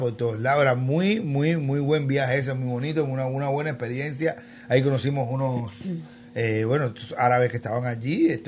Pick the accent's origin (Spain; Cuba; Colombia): Cuba; No es que nosotros, porque fuéramos cubanos, hacíamos lo que nos da la gana.